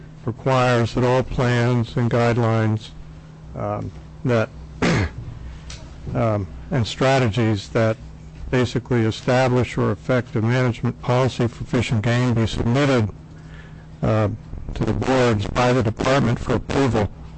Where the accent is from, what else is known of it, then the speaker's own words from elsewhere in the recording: Juneau, Alaska, United States; I'm from Juneau, a 38-year resident